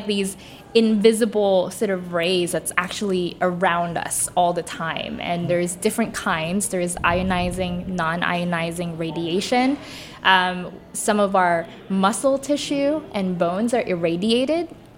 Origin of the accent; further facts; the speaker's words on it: Philippines; I grew up in the Philippines. We don't have nuclear power